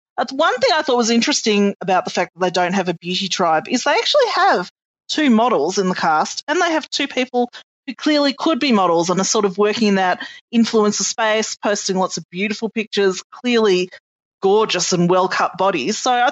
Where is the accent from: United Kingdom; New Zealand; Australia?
Australia; And I think as an Australian as well